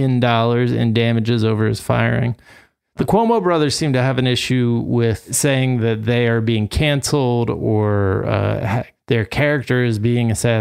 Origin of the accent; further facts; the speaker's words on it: Ireland; I am Irish, though, so there you go.